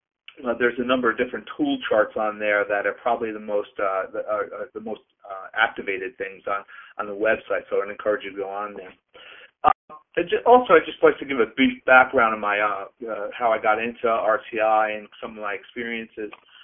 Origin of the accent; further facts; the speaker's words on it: Peekskill, New York, United States; I'm a graduate of the public schools of New York, so I grew up in Peekskill, New York, down on Smith Street, and moved out to the Lakeland School District when I was a youngster